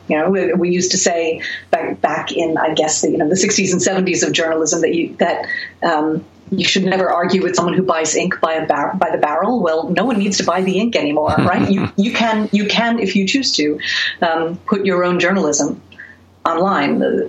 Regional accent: England, United Kingdom; accent: English; I think my accent, though, is the England of the 70s. So it's probably not an English accent now.

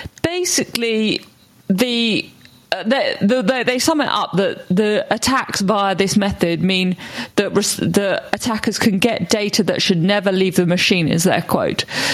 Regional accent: United Kingdom; No, obviously I'm British.

